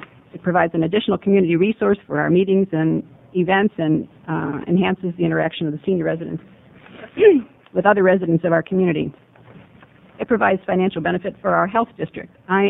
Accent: United States; from Curry County.

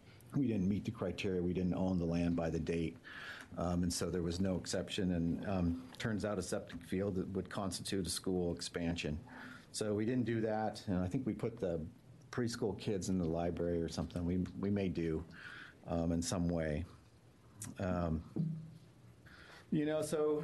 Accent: Kings Valley, Oregon, United States; I'm from Kings Valley, Oregon.

